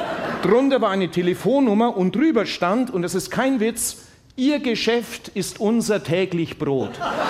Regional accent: Bavaria, Germany; Ich komme aus Franken

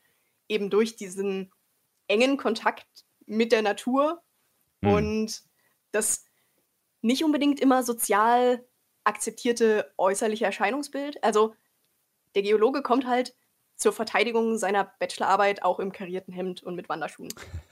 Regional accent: Saxony, Germany; Also ich komme aus dem Südwesten von Leipzig, südwestlich von Leipzig. Das heißt, es wäre eine furchtbar langweilige, trostlose Gegend, wenn da nicht alle paar Kilometer ein ehemaliges Tagebaurestloch, also ein See, wäre.

